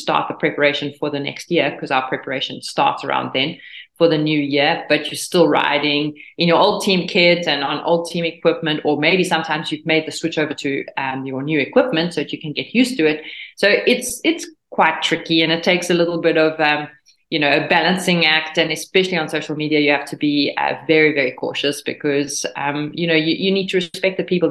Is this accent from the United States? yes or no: no; South Africa; now in Girona, Spain; Yeah, so exactly. I'm South African.